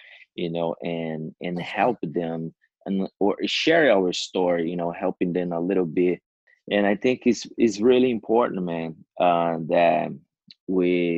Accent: Brazil; I grew up in Brazil. I was born and grew up in Brazil. I was born and raised in Brazil.

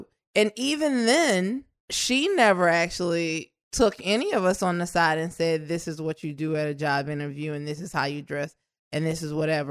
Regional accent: New Orleans, Louisiana, United States; In the neighborhood that I grew up in New Orleans, too, like, you couldn't be too smart.

